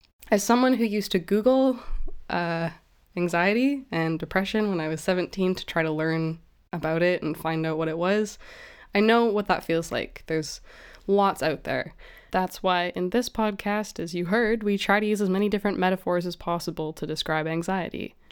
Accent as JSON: {"language": "English", "country": "Canada", "accent": "Canadian", "said": "maybe because you can't stand my dopey Canadian accent"}